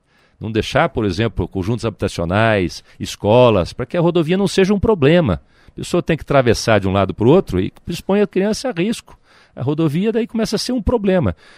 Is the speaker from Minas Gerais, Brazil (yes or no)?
no; Londrina, Paraná, Brazil; born there; eu nasci em Londrina, região norte, bastante desenvolvida